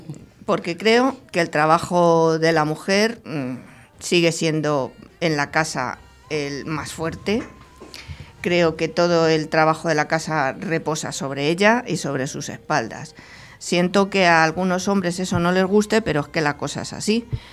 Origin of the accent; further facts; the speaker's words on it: Navalcarnero, Community of Madrid, Spain; born there; Nací en Navalcarnero un día de mayo de 1954. Mi lugar de nacimiento no fue casual, porque estaba decidido que debía venir al mundo en este pueblo de mi madre